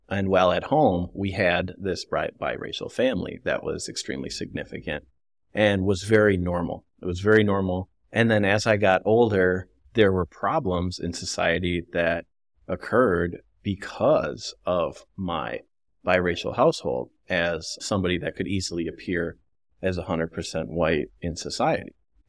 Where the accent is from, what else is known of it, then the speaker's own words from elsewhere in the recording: North St. Paul, Minnesota, United States; I am originally from North St. Paul, Minnesota.